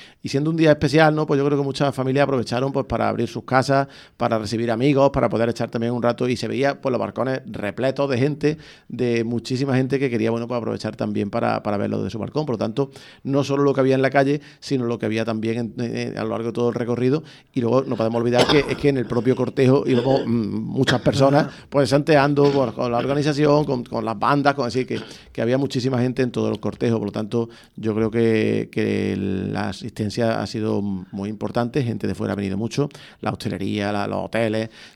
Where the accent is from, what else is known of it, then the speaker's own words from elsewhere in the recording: Lucena, Andalusia, Spain; los que somos de aquí de Lucena, pues veía las caras de gente que no son de aquí